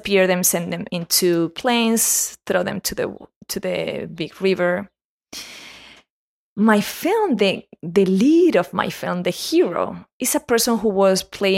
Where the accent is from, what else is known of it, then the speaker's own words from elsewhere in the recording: Spain; In Spain, I'm from Spain, same thing happened.